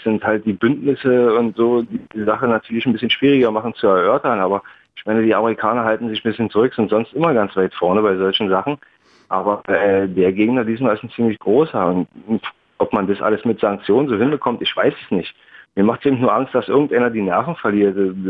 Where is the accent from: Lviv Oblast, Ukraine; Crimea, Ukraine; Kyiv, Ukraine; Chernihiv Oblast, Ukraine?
Crimea, Ukraine; wenn ich da lebe und es ist meine Heimat halt, wo ich groß geworden bin